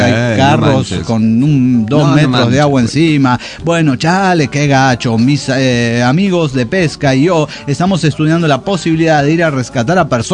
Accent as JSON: {"language": "Spanish", "country": "Mexico", "said": "Escúcheme, somos mexicanos, no mames."}